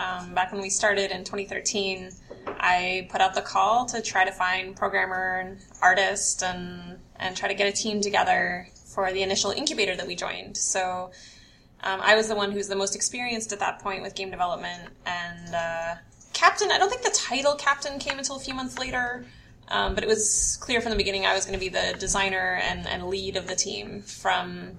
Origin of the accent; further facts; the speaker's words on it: California, United States; now in France; And I'm originally from California.